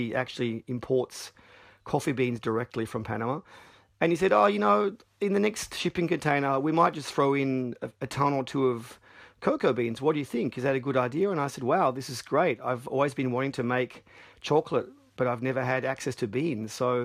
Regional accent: Australia; now in United States; when you live in Southern California as an Australian, you're always on a quest to find good coffee.

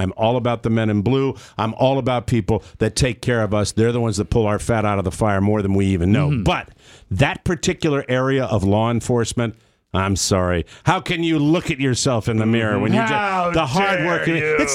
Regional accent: Florida, United States; I'm a refugee from Florida

